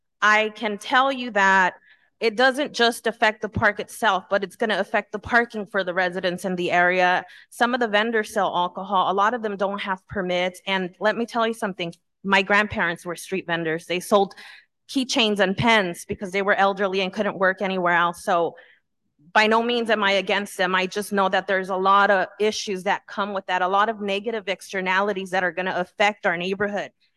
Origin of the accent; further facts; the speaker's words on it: Los Angeles, California, United States; I'm born and raised in Echo Park. Four generations of my family currently live there.